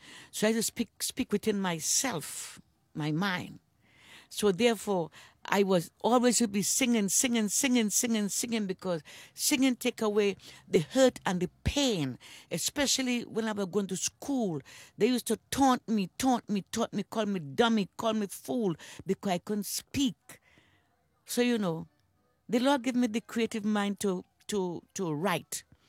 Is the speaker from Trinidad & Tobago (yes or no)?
yes; Tobago, Trinidad & Tobago; As you know, I came from Tobago, very small island, 116 square mile, and the history of Robinson Crusoe with Tobago.